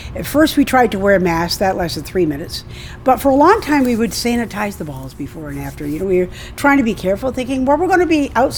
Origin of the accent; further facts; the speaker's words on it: Massachusetts, United States; also born or lived in New York; I grew up here in the South Coast of Massachusetts, and I moved to New York for 42 years